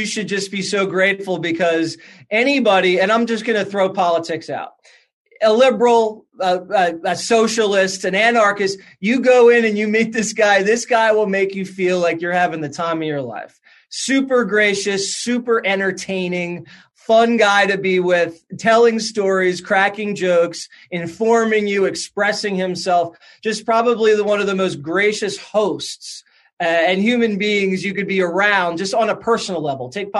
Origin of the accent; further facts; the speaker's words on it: Philadelphia, Pennsylvania, United States; Yeah, so I grew up in Philly and in the Northeast.